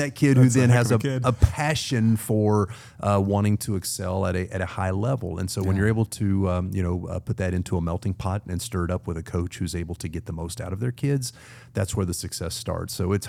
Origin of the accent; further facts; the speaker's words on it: Virginia, United States; I grew up in Southwest Virginia, played for the Hall of Fame coach, Bill Pope